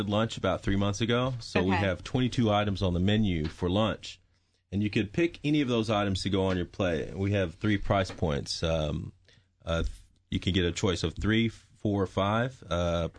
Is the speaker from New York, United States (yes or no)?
no; Texas, United States; also born or lived in Denver; now in Washington, D.C., United States; I grew up in Texas, and I worked at several Hyatts there, and then I moved to Denver and opened a restaurant for the Hyatt there.